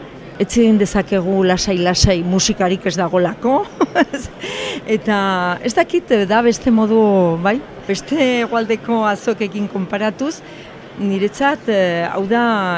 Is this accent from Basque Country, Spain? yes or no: no; Pamplona, Navarre, Spain; Hori da, Iruñan bizi naiz, Iruñakoa naiz, eta lan egin dut bi liburu dendaetan, osotara 21 urte